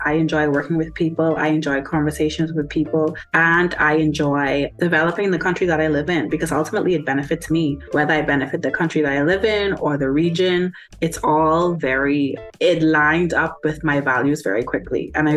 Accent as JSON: {"language": "English", "country": "Bahamas", "said": "I consider myself a Bahamian, like you mentioned. I'm from the Bahamas, which is, to me, in the Caribbean."}